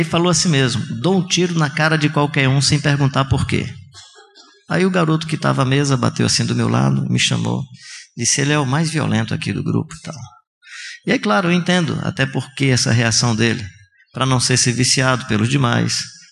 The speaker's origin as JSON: {"language": "Portuguese", "region": "Northeast Region", "country": "Brazil", "said": "E como nordestinos, especialmente nós que estamos vivendo essa experiência de transição da economia rural e agrária para uma economia industrial e de serviço"}